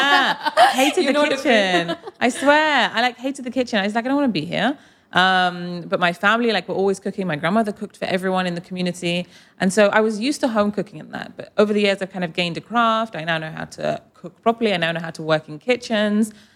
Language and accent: English; Portsmouth, South East England, United Kingdom; Like, when I grew up in Portsmouth, I was trying to be really English and fit in with my friends.